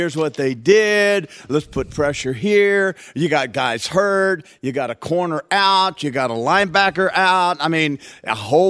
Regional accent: Louisiana, United States; And But I'm from Louisiana. I've been a Saints fan my whole life.

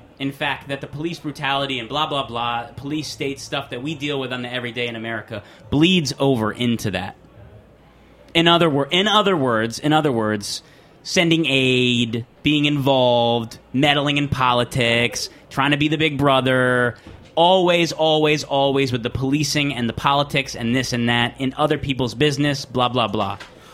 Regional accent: New Jersey, United States; How do I know about the Middle East? I'm from New Jersey.

